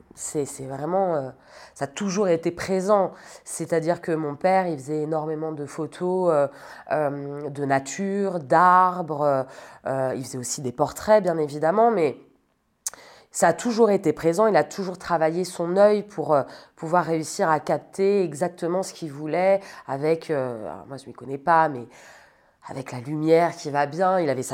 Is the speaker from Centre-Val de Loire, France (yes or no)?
yes; Centre-Val de Loire, France; Je viens de Sologne. J'ai grandi dans une grande maison au milieu de la forêt avec mes parents et ma sœur. Donc une enfance pleine de nature, toujours à l'extérieur.